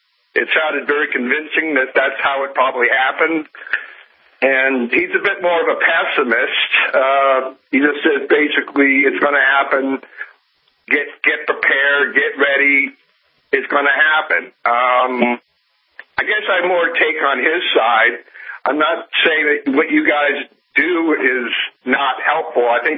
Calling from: Canada; Yeah, I'm calling from Canada, as I said.

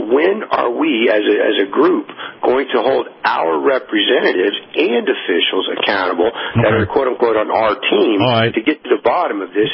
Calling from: Tennessee, United States; here up in good old Tennessee.

